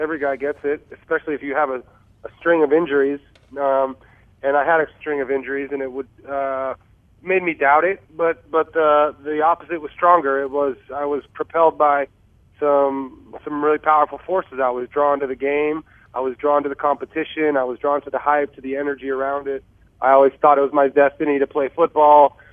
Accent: San Jose, California, United States; I was a 49er fan growing up, and I'm from San Jose, so I was going to school in the Bay Area, had those Bay Area ties

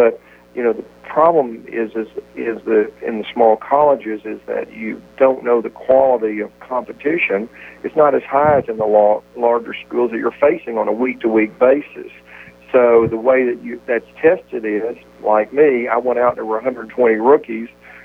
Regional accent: Arkansas, United States; growing up in Arkansas, my grandfather was really the one that brought me into football and took me to the Arkansas Razorback football games

